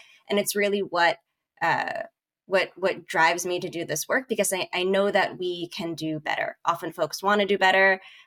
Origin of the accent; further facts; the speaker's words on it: New York City, New York, United States; So I grew up in New York City, and for my 16th birthday, my brother took me to the New Yorican Poets Cafe.